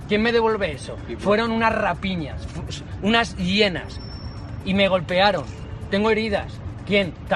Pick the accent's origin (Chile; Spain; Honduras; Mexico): Spain; Yo soy corresponsal español.